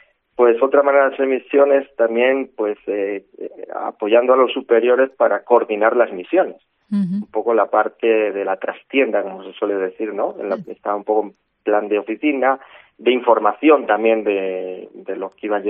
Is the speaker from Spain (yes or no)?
yes; Santa María la Real de Nieva, Castile and León, Spain; also born or lived in Segovia; natural, bueno, pues nací en Segovia, como nacíamos los de mi tiempo, pero bueno, criado en Santa María, ¿no? Santa María la Real de Nieva, ahí estuve hasta los 11 años, con mis padres y hermanos